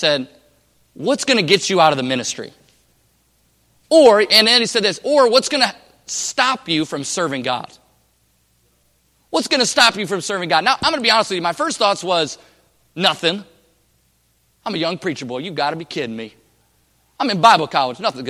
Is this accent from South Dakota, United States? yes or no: no; Michigan, United States; now in Oregon, United States; I didn't even know where Oregon was growing up. Oregon, what is that? I grew up in Michigan.